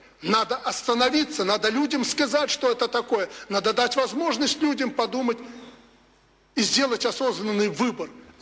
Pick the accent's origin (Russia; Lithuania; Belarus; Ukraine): Belarus; И во имя этого мы, белорусы, готовы работать.